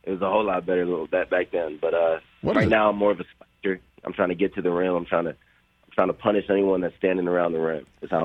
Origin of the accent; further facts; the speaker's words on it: Columbus, Ohio, United States; also born or lived in Chicago; I was actually born in Chicago, but I grew up in Columbus. Yes, sir.